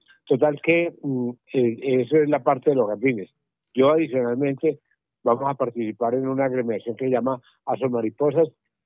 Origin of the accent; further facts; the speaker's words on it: Colombia; de Colombia